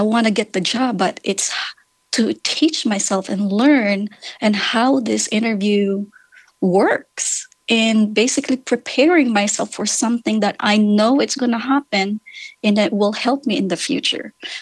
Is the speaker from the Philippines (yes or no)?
yes; Philippines; So it's a very interesting life growing up in the Philippines.